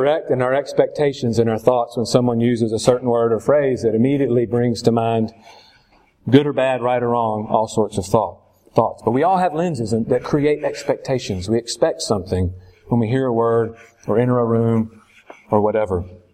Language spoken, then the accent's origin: English; Southern United States, United States; this is just my experience as a Southerner coming in.